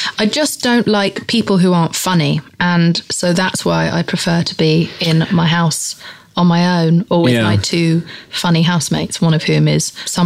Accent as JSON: {"language": "English", "region": "England", "country": "United Kingdom", "tie": "born or raised there", "said": "I just grew up around a lot of very dishonest people, and I grew up in England"}